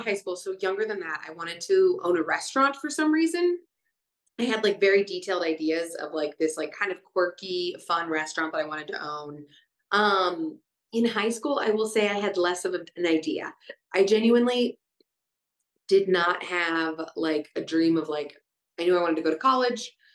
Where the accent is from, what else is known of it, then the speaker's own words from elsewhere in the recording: Lee's Summit, Missouri, United States; I was raised in Lee Summit. So Lee Summit High School.